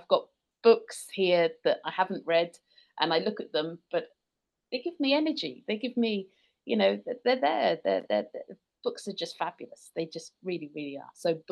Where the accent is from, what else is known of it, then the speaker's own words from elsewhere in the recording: United Kingdom; I'm British. You probably tell from my accent.